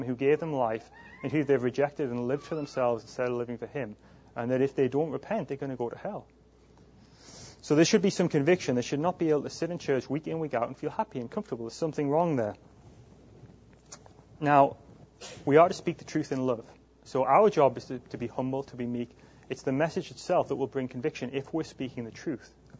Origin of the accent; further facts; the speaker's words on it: England, United Kingdom; You know, my home country in England